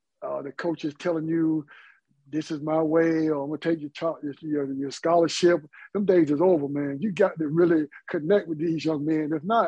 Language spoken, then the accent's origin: English; Greenville, North Carolina, United States; I'm from North Carolina, actually. Greenville, yeah.